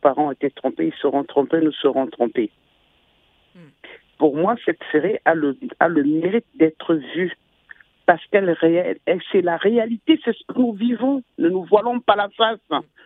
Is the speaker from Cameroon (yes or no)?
yes; Cameroon; Je suis Camerounais, je suis Bamileke.